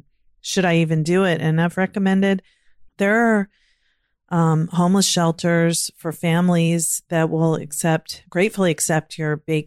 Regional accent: Virginia, United States; born or raised there; now in Maryland, United States

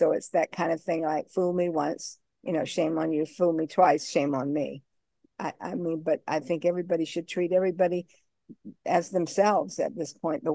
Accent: the South, United States; accent: Southern; because I'm from the South and I have that Southern accent.

